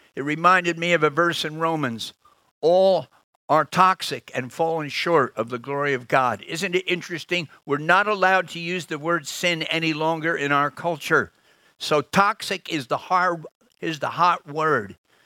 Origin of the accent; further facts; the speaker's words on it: United States; accent: American; I talk a bit too fast, don't I? Hope you can get my American accent.